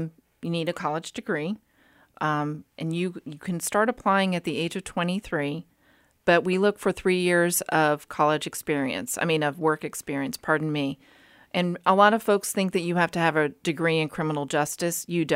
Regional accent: Argentina; I grew up in Argentina, so I was a Spanish speaker, and I used my language a lot

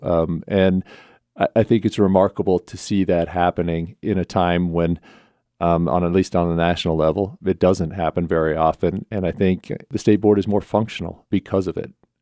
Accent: Pinedale, Wyoming, United States; born or raised there

